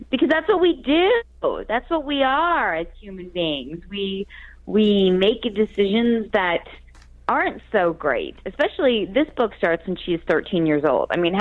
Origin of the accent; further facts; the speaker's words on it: United States; And the blessing of Canadians, because I'm an American.